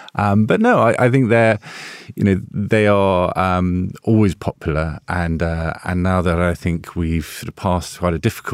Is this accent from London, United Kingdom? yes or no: yes; London, United Kingdom; I was born in London. So I'm a sort of Londoner by birth and lived there.